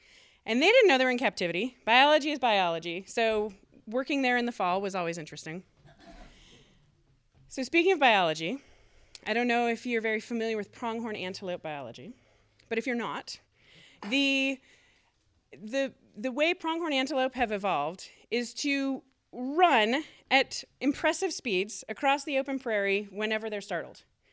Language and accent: English; Fort Collins, Colorado, United States; I grew up here in Fort Collins, and that facility is out where La Porte dead ends, in the west end of town, out by the foothills.